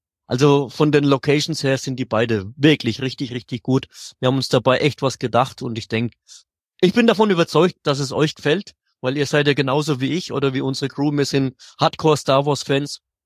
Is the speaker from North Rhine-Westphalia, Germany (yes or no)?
no; Bavaria, Germany; Ja, das ist genauso wie mit uns Bayern und Franken.